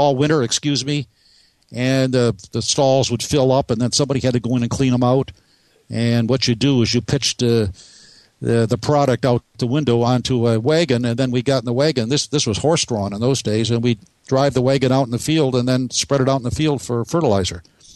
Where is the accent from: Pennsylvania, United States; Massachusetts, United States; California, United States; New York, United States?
New York, United States; Upstate New York, and the dairy country